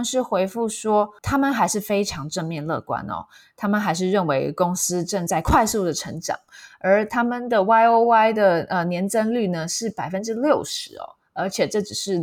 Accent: Taiwan; 那不过我们台湾人去日本应该是可以无痛接轨的，就直接融入了哦。

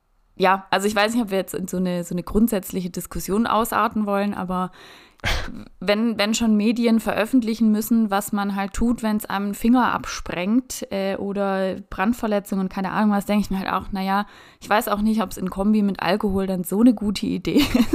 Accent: Reutlingen, Baden-Württemberg, Germany; wo ich herkomme, meine Geburtsstadt in Reutlingen

